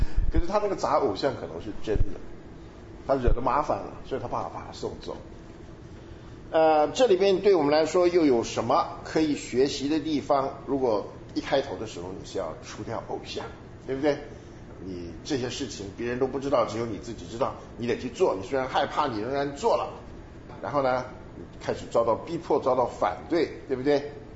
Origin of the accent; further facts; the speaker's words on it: China; 我们中国人的成语讲什么？不入虎穴焉得虎子，真的是这样啊。